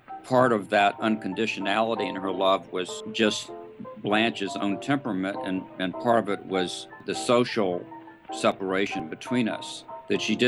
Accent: the South, United States; Growing up in the South, as I did, I just took the black help as a given, and it wasn't until many years after I had moved out of the South

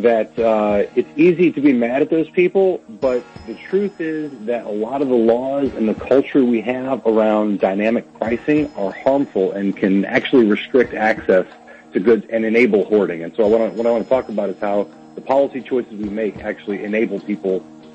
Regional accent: Louisiana, United States; because I grew up in Louisiana, like all of us.

